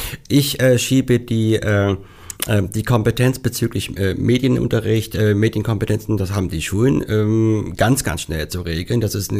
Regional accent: Apolda, Thuringia, Germany; ich kann nicht mit einem Account dorthin gehen, die sich mit dem Viadukt meiner Heimatstadt Apolda befassen.

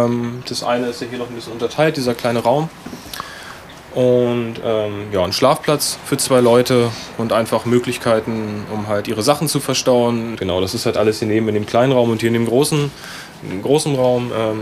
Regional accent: Germany; born there; now in Hannover, Germany; Ich bin 30 Jahre alt. Ich komme gebürtig aus dem Harz und wohne jetzt seit ungefähr 7 Jahren hier in Hannover.

